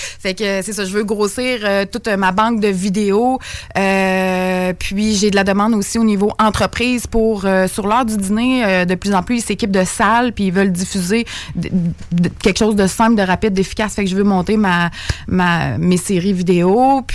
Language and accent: French; Saint-Henri, Quebec, Canada; Moi je viens de Saint-Henri juste à côté, puis il y avait pas de gym.